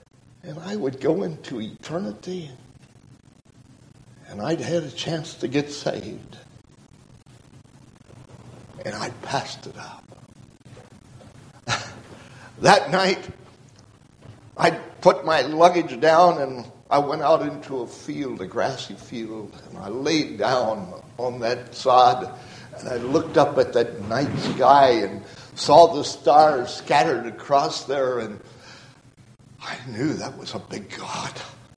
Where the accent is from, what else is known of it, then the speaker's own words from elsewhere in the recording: Illinois, United States; I'm from Illinois.